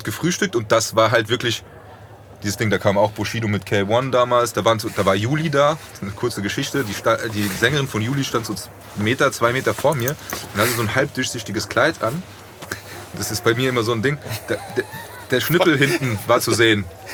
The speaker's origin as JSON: {"language": "German", "town": "Frankfurt", "region": "Hesse", "country": "Germany", "said": "Aber ich komme aus Frankfurt und da ist halt … die Eins."}